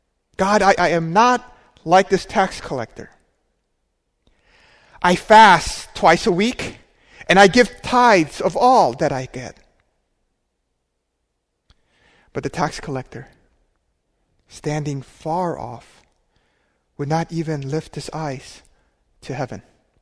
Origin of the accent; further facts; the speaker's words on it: Philippines; Growing up in the Philippines, and I believe this is fairly common in many of the Asian countries